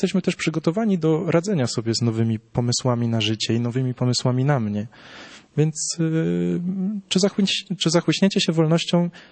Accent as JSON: {"language": "Polish", "town": "Grybów", "region": "Lesser Poland", "country": "Poland", "tie": "born or raised there", "said": "ja pochodzę na przykład z takiego małego miasta, no 6,5 tysiąca mieszkańców, więc to powinna być wieś, ale pozdrawiam Grybów, jeśli ktoś tam słucha. Natomiast no u nas jest dosyć mocna parafia, dosyć dużo osób uczęszcza na mszę świętą."}